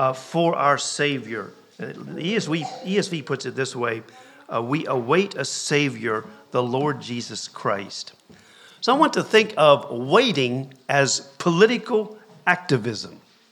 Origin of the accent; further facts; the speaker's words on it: Virginia, United States; now in Ireland; I'm not from Ireland. My homeland is in the United States. I'm embarrassed about a few things right now, to be honest about it. But my homeland is there in the Shenandoah Valley.